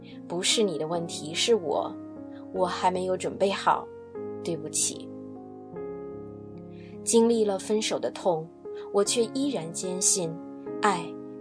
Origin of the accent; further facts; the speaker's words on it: Hong Kong; 我在香港出生，在一个家教颇严的中产家庭成长。